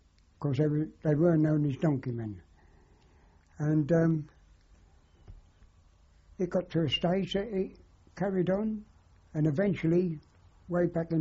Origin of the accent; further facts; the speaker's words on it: Shadwell, London, United Kingdom; Well, I was in Shadville then, when all this, because I was little. I was born in the Limehouse maternity home there.